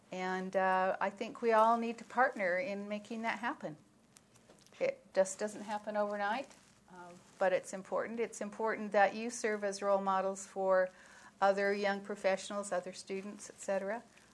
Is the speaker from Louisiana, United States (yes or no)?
no; Utah, United States; This is my home state. I'm very proud. I'm not embarrassed to be from Utah.